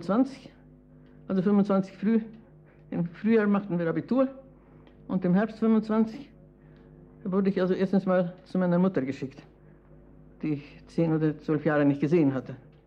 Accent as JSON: {"language": "German", "region": "Riga", "country": "Latvia", "tie": "born or raised there", "said": "Ich bin in Riga zur Schule gegangen, an der ganz interessanten Schule."}